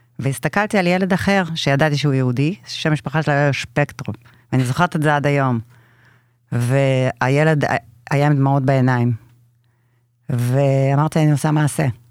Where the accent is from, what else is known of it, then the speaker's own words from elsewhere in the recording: Saint Petersburg, Russia; Hebrew is a second language; now in Israel; אז באמת אני גדלתי בסן פטרסבורג, נולדתי שם, וגדלתי במשפחה שהייתה מאוד מחוברת ליהדות שלה, כפי שאנחנו תפסנו אותה. זה אומר שאני ידעתי שאני יהודיה מגיל מאוד צעיר